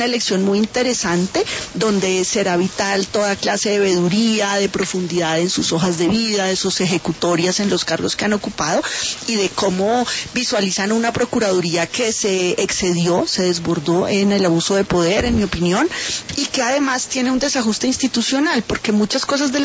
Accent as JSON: {"language": "Spanish", "country": "Colombia", "said": "Como ciudadana colombiana"}